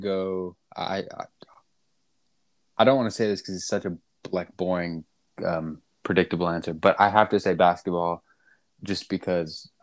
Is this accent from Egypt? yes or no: no; Denmark; playing badminton for my home country